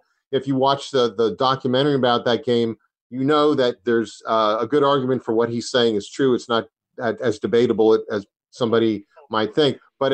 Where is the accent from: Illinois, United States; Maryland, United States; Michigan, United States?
Maryland, United States; but I grew up in Maryland with the, seeing reporting on the game and the whole rivalry